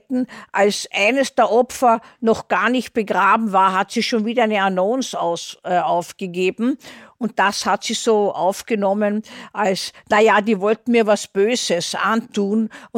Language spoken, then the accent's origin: German; Austria; das sagt man bei uns in Österreich, so aufgepäppelt hat mit ihren Kochkünsten.